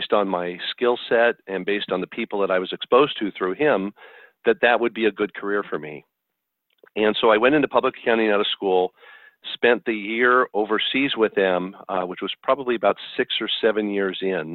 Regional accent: Los Angeles, California, United States; also born or lived in United Kingdom; I was born in Los Angeles and have lived in the LA area all my life, other than 1 year that I spent in the UK. I went to the University of Southern California out here.

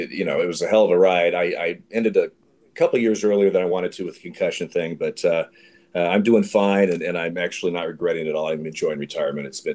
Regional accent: Eugene, Oregon, United States; Well, the start, I grew up in Eugene, Oregon

